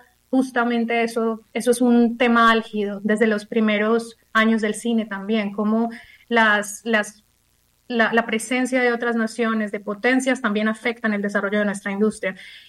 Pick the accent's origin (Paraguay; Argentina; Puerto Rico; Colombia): Colombia; como mujer, como colombiana, pero también como estudiante de cine